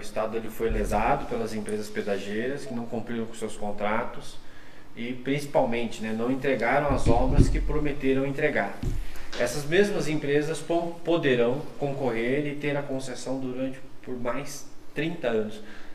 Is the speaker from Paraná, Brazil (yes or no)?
yes; Foz do Iguaçu, Paraná, Brazil; Eu conheço bem, que Foz do Iguaçu é minha terra natal.